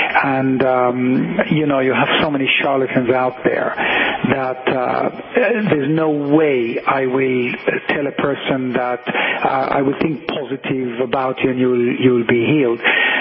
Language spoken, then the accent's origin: English; Cyprus; I grew up in Cyprus, and I love the island.